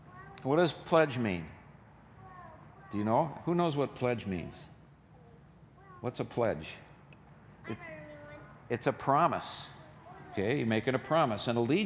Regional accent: Minneapolis, Minnesota, United States; When I was a little boy, I grew up in North Minneapolis next to Victory Memorial Drive.

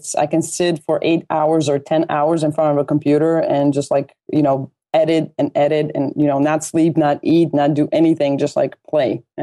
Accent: Croatia; because I was just, you know, I was from Croatia, and I, most of the times I had feeling that I'm on my own

